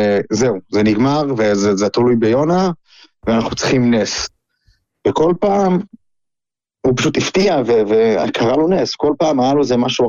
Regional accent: Modiin, Central District, Israel; אנחנו גדלנו במודיעין

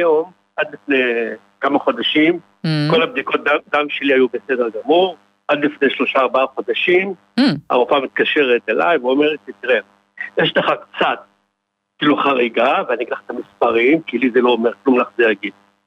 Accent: Ramat Gan, Tel Aviv District, Israel; אני קודם כל, אני מרמת גן

